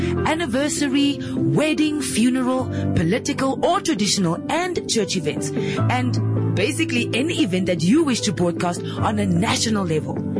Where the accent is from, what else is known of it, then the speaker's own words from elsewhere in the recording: Katutura, Khomas, Namibia; Because I grew up in Katutura.